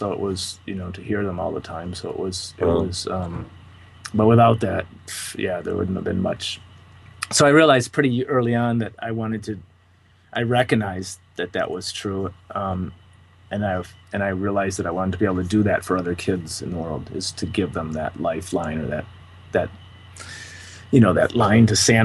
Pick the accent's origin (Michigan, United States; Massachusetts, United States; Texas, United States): Michigan, United States; Detroit; Well, you know, I grew up in Detroit, which was in the 60s and early 70s. It was a huge music town, as we know.